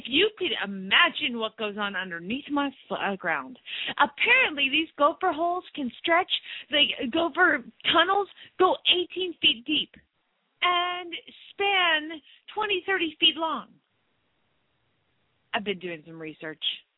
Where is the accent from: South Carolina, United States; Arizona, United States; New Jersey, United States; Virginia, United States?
Arizona, United States; Phoenix; from Phoenix, Arizona